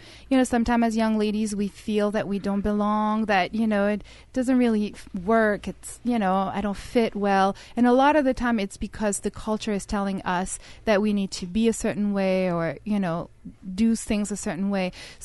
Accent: France; I'm French, I was born and raised in France, which means I do understand the French culture, but the culture that I actually practice is more Sicilian.

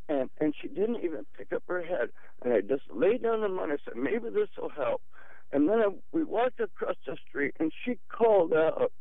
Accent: Reston, Virginia, United States; I came from Reston, Virginia, just outside of Washington, D.C.

